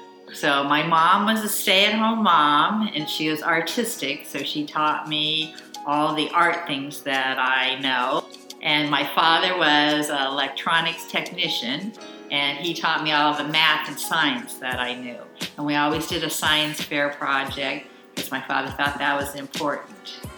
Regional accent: La Jolla, California, United States; born there; Okay, so I was born here in Ocean Beach. Actually, I was born at Scripps Hospital in La Jolla

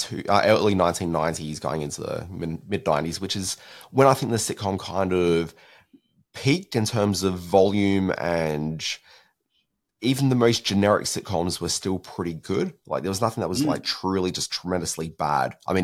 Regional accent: South Australia, Australia; I'm trying to think what the Channel 9 regional affiliate was in South Australia, which is where I grew up as a young kid.

